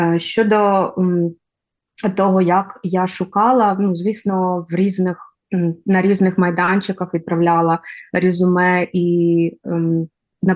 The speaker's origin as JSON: {"language": "Ukrainian", "town": "Dnipro", "region": "Dnipropetrovsk Oblast", "country": "Ukraine", "tie": "born or raised there", "moved": "as an adult", "lives_now": "United States", "said": "коли ми переїхали, це 2021 рік, переїхали з чоловіком, з сином і котом з Дніпра, я родом з Дніпра, Україна, переїхала до Каліфорнії"}